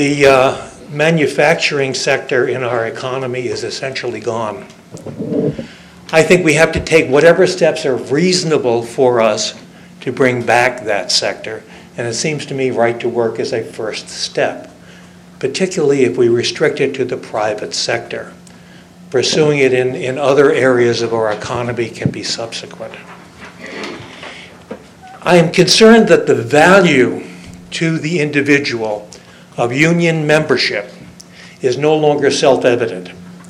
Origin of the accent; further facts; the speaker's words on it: Ocean View, Delaware, United States; I'm from Ocean View, Delaware.